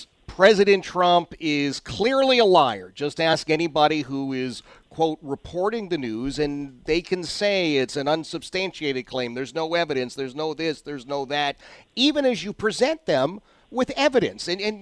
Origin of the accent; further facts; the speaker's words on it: Philadelphia, Pennsylvania, United States; I grew up in Philadelphia, and I watched Biden for years